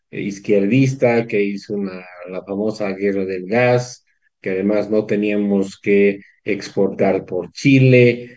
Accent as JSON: {"language": "Spanish", "country": "Bolivia", "said": "que tuvimos la suerte como bolivianos"}